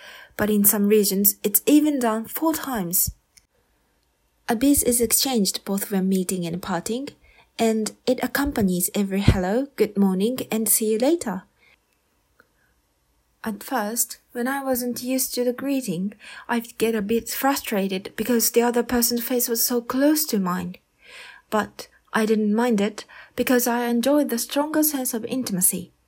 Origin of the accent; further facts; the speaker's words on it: Tokyo, Japan; English is a second language; moved away as an adult; also born or lived in China; I was born and raised in Japan. I received a Japanese public education in the suburbs of Tokyo, and until I was an adult, I hadn't experienced living closely with people who had roots outside of Japan.